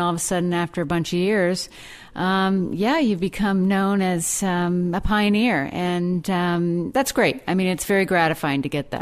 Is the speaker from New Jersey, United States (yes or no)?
yes; New Jersey, United States; And so I grew up in New Jersey, and I thought, well, if I want to get into the cheese business, sort of fast forward to finding my way to Vermont